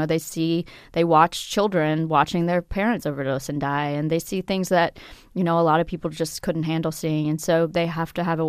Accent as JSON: {"language": "English", "region": "West Virginia", "country": "United States", "tie": "born or raised there", "said": "I love West Virginia. I love my home state."}